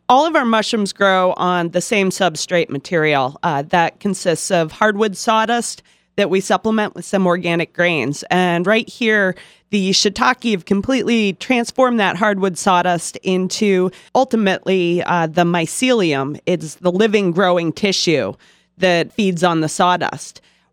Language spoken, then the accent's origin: English; Westhampton, United States; I grew up in West Hampton. I went out and studied mycology and agriculture in Washington State. And after about 10 years, I moved back and started the farm.